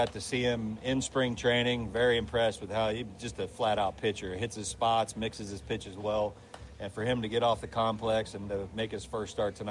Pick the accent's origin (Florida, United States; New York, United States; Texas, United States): Florida, United States; Sarasota; I had met him that offseason when he was training in Sarasota, my hometown.